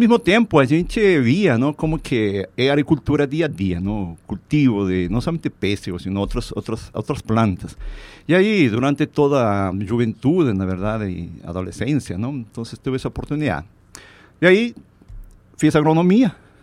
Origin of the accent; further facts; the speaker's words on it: Peru; Portuguese is a second language; na minha cidade natal, lá no Peru